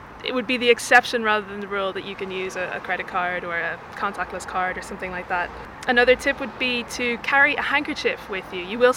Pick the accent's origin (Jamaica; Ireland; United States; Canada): Ireland; Dublin, Leinster; also born or lived in Japan; I'm from Dublin, but I lived most of the last 5 years in Yamagata in rural Japan.